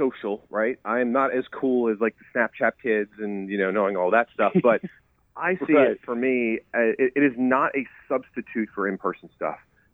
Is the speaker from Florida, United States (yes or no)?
yes; Florida, United States; I'm from Florida, so I'm used to fast-paced life, all this stuff.